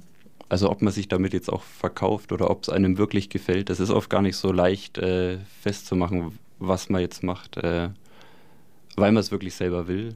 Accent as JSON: {"language": "German", "town": "Nuremberg", "region": "Bavaria", "country": "Germany", "said": "Ich komme auch hier aus Nürnberg und habe jetzt 5 Jahre auch an der Akademie hier studiert"}